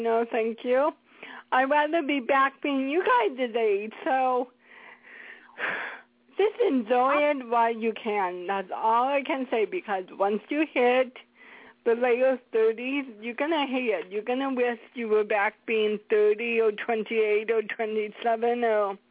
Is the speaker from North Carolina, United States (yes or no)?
no; Seattle, Washington, United States; That is crazy when you say Another World, because I'm from Seattle, and they did not have Another World here for, like, 5 years